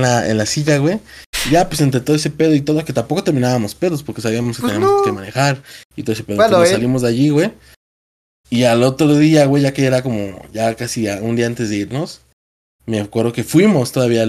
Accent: Mexico City, Mexico; ya uno como chilango, güey, también hasta luego desconfía de ese pedo.

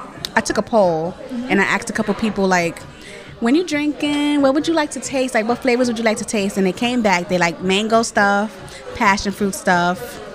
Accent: Bronx, New York, United States; So I am from the Bronx, and my product can be found all through the Bronx.

